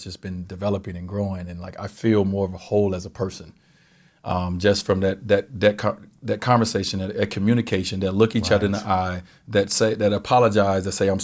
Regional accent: Chicago, Illinois, United States; I grew up in Chicago, WGN News.

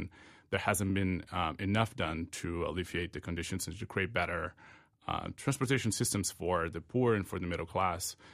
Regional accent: Brazil; growing up in Brazil, you can't but be surrounded by this almost suffocating soccer culture.

